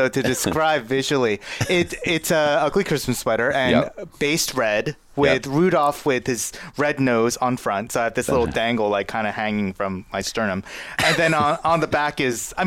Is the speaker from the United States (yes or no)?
no; Philippines; there's always a reception afterwards because you know we're Filipino.